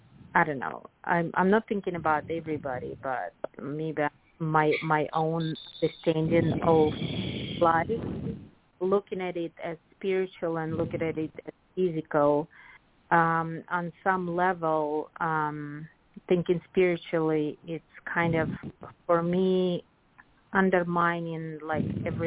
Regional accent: Russia; English is a second language; now in Boston, United States

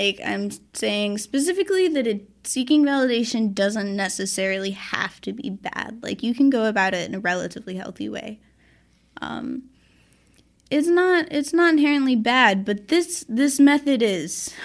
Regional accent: Southeast, United States; That was a lot of my friends' first jobs, like, growing up in the Southeast, you know?

